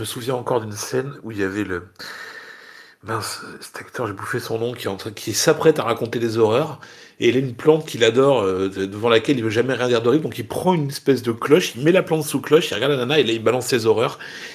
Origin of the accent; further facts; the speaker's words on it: Bordeaux, Nouvelle-Aquitaine, France; en plus il fait un temps pourri en ce moment sur Bordeaux. Oui, parce que newsflash, je suis bordelais.